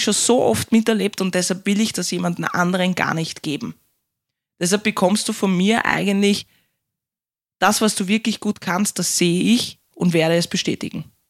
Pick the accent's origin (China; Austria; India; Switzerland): Austria; Ja, als Österreicher ist das definitiv hart.